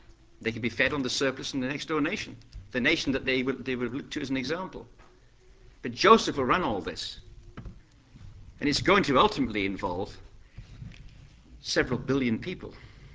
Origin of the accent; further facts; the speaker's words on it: Scotland, United Kingdom; And being Scottish, I'd like to think it was tartan.